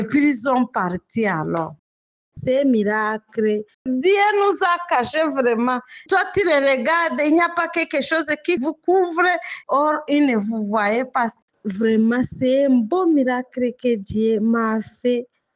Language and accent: French; DR Congo; now in Mayotte; Je suis congolaise et je suis à Mayotte.